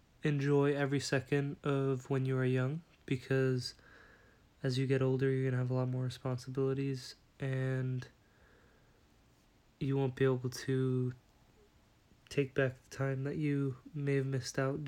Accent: Glendale, Arizona, United States; born there; also born or lived in England; I was born on November 6, 2000 in Glendale, Arizona.

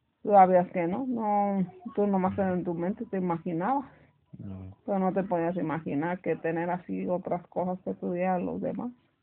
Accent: Villamar, Michoacán, Mexico; Pues nací en México, en el estado de Michoacán. Soy del pueblo, se llama Villamar.

